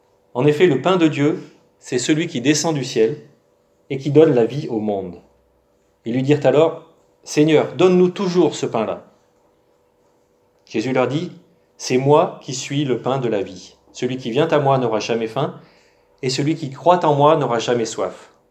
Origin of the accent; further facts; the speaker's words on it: France; surtout quand on est français, et puisqu'on a le meilleur pain du monde, bien sûr.